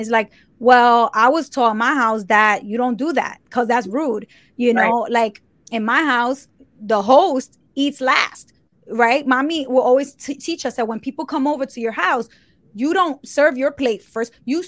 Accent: New York City, New York, United States; So my book is kind of a combination of stories of my upbringing and growing up in New York City

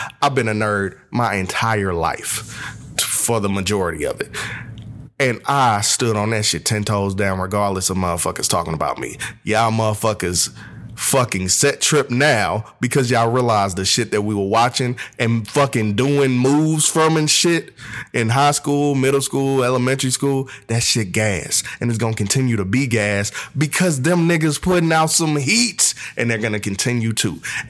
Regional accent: St. Louis, Missouri, United States; So to start off … And I am from St. Louis, Missouri. I'm 28 years old

